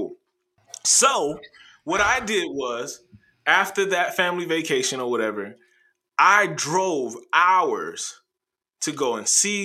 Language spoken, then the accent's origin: English; Savannah, Georgia, United States; man. I'm from Savannah.